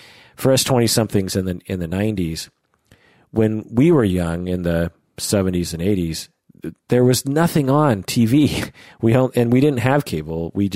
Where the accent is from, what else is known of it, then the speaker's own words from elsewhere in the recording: Seattle, Washington, United States; you know, I'll say, oh, where are you from? Oh, I'm from Seattle.